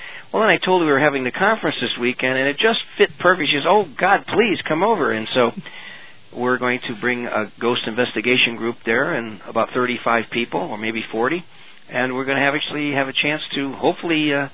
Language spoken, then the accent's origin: English; Chicago, Illinois, United States; I grew up in Chicago, but I have a whole side of the family lives in Detroit.